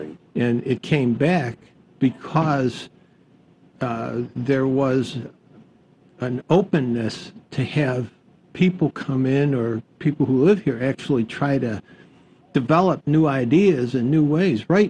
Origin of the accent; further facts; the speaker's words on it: Buffalo, New York, United States; I come from Buffalo, which is known as the city of good neighbors